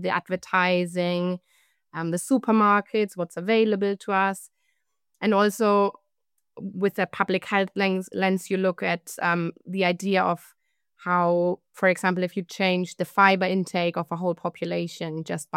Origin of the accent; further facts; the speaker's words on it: Munich, Bavaria, Germany; So I grew up in Munich in Germany